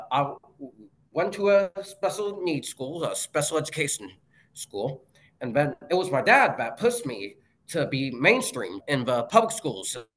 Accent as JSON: {"language": "English", "town": "Kingston", "region": "New York", "country": "United States", "tie": "born there", "also_born_or_lived": "Phoenix", "said": "I grew up all over. I was born in Kingston, New York."}